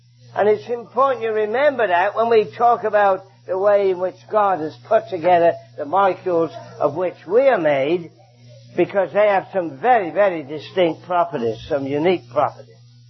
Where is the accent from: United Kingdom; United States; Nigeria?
United Kingdom; London; you could tell from my accent, I originally came from London, England.